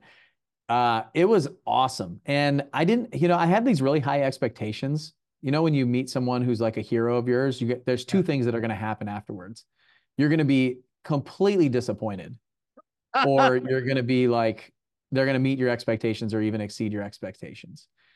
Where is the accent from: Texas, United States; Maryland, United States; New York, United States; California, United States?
Maryland, United States; Baltimore; Yeah, so I grew up in Baltimore. Like, my middle school and high school years were in outside of Baltimore in a suburb.